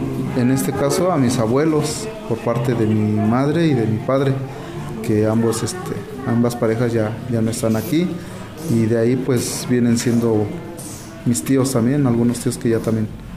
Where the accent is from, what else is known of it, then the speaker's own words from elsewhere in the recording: Mexico City, Mexico; No, nosotros somos de México, Distrito Federal.